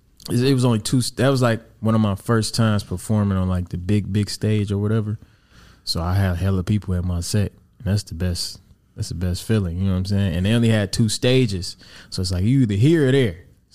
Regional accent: Pontiac, Michigan, United States; my dad was, like, a engineer in my hometown, Pontiac.

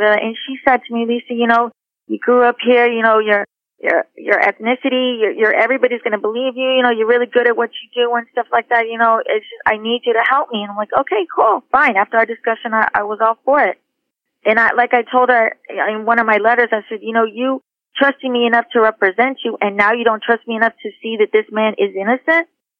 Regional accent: Houston, Texas, United States; I'm an actor, and I grew up in Houston, and I, you know, travel all over back and forth to L.A. nationwide

